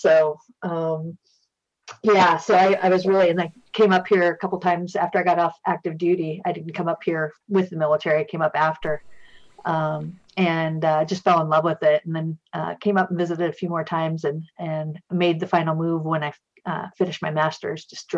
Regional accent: Iowa, United States; My hometown in Iowa actually built a museum about him.

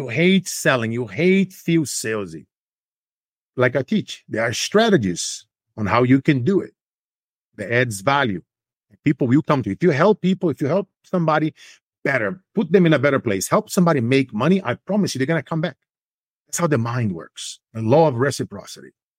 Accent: Brazil; now in United States; growing up in Brazil

